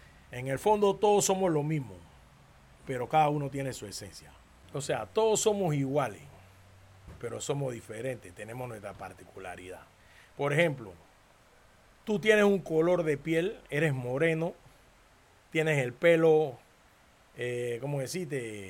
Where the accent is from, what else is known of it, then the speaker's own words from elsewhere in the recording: Portobelo, Colón, Panama; Bueno, mi infancia aquí en Portobelo es la infancia de una infancia bien dulce y agradable.